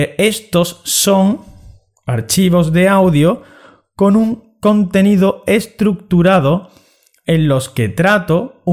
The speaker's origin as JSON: {"language": "Spanish", "country": "Spain", "first_language": "Spanish", "said": "Yo soy español. Y voy a ayudarte a aprender mi idioma nativo"}